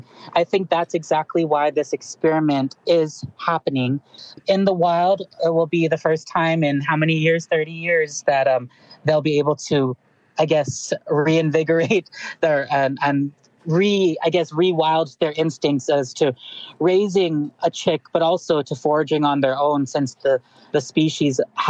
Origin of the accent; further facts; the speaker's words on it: Guam; growing up on Guam, I didn't know what a Guam kingfisher or a Guam rail were